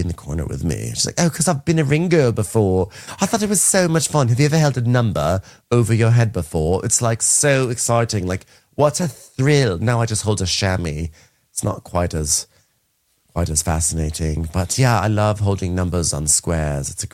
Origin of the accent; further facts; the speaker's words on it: United Kingdom; Listen, I'm British, but it doesn't mean I'm automatically sophisticated.